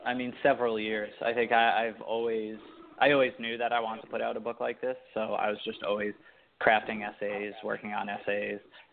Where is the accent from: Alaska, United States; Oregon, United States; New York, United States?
New York, United States; and then I had one in my hometown, actually on Long Island, which was really cool.